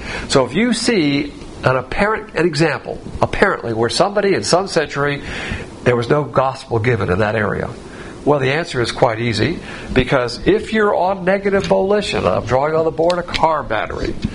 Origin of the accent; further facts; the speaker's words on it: Alabama, United States; And I was actually rooting for Mississippi to beat Alabama, even though I'm from Alabama.